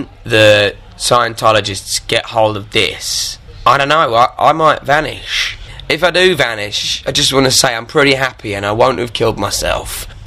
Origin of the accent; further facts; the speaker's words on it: South East England, United Kingdom; I'm an actor from Kent.